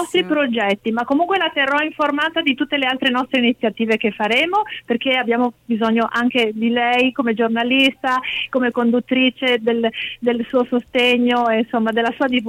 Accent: Veneto, Italy; per me che sono veneta

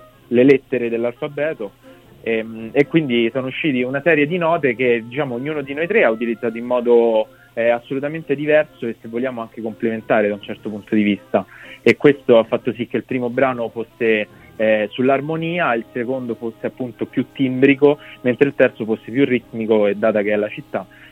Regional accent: Rome, Lazio, Italy; seppure abitiamo a Roma, io sono nato e cresciuto a Roma

